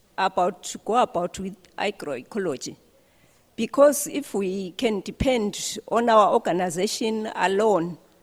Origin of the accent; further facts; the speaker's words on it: Zimbabwe; Hello, everyone. I'm from Zimbabwe.